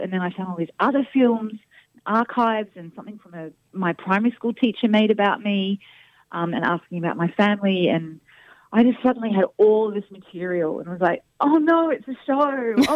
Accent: Sydney, New South Wales, Australia; which is cool because I grew up in Carlingford, Sydney.

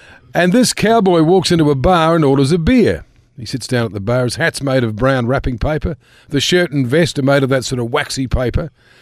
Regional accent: South Island, New Zealand; I originally came from New Zealand, so I did all my skiing not far from where I was brought up in the South Island.

